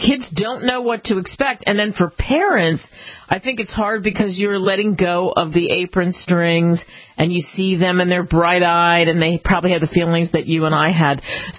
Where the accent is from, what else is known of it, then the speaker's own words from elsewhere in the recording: Queens, New York, United States; And I grew up partially in New York, so it was Queens.